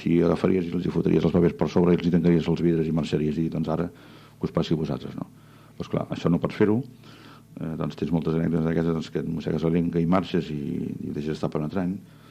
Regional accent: Sabadell, Catalonia, Spain; la meva infantesa a Sabadell

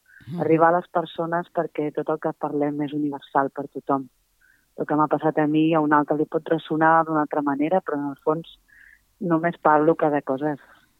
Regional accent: Tiana, Catalonia, Spain; Jo soc del Maresme, de Tiana, lliure i tropical, i llavors, doncs, bueno, les lletres és un recull de la meva infantesa

